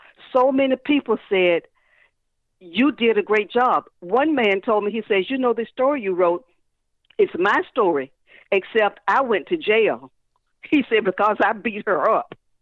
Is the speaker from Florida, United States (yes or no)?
yes; Pompano, Florida, United States; I was born and raised in Pompano when it was a farm town. I'm a bean picker.